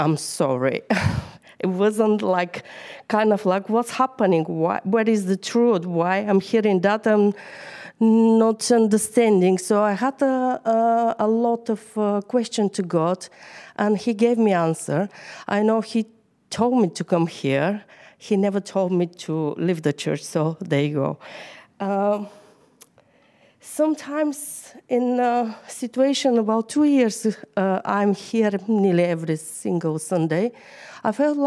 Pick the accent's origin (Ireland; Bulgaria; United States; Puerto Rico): Bulgaria; first language Bulgarian; English is a second language; Everybody knows English is not my first language, so for me first was to write on Bulgarian, then translate it and check for mistakes and something else. I still read in the Bible in Bulgarian.